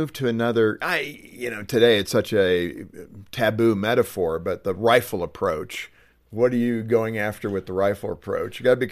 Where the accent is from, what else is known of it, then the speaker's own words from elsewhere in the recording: Ireland; Now, being Irish